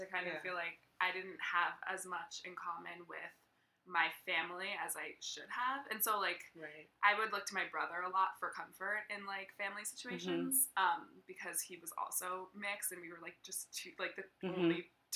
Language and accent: English; Brookline, Massachusetts, United States; And I grew up in Brookline, which is very affluent and Jewish and liberal, and it's definitely multicultural, but most of the black kids from my school were bused in, and I grew up in Brookline.